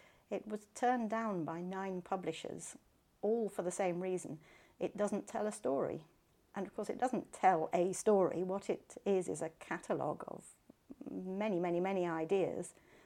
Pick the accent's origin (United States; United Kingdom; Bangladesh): United Kingdom; Grantchester, East of England; also born or lived in Leicester; I grew up in Grantchester, went to the village school and grew up here and peddled to my Saturday job in Heffers. And then when I married, I moved to Leicester for 26 years. And then 2 years ago, we came back to Grantchester.